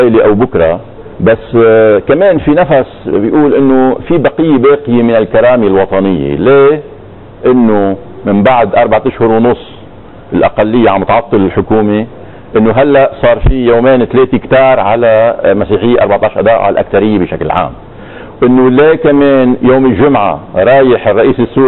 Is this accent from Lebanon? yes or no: yes; Lebanon; انا كمواطن لبناني عادي ما بشتغل بردات الفعل